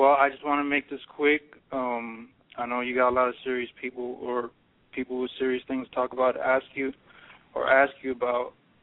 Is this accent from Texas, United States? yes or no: yes; Texas, United States; You know, I'm from South Texas, you know, Mexican-American, all that yada yada.